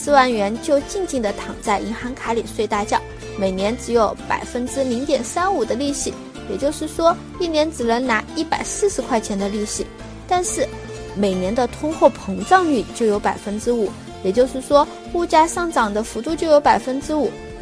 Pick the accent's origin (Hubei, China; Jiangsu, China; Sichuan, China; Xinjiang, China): Sichuan, China; accent: Sichuanese; 如果用我们四川话说